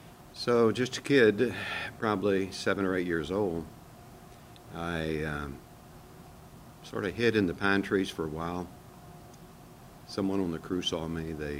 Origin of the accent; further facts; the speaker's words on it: Arkansas, United States; I grew up in South Arkansas, and I had an opportunity walking down the gravel roads to come upon a drilling rig.